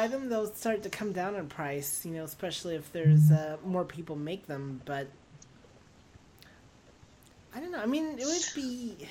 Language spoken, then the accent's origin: English; Florida, United States; I grew up in Florida, so...